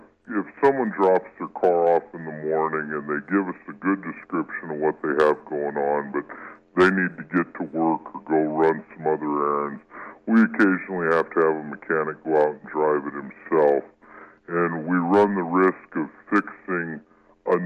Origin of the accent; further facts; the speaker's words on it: Omaha, Nebraska, United States; moved away as an adult; now in Des Moines, United States; No, I grew up in Omaha. So moved a little ways away from home here.